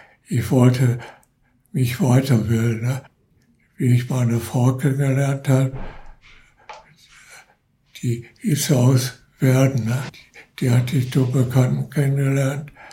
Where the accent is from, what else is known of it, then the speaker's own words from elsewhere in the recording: Essen, North Rhine-Westphalia, Germany; Nein, ich bin groß geworden in Essen-West. In Frohnhausen.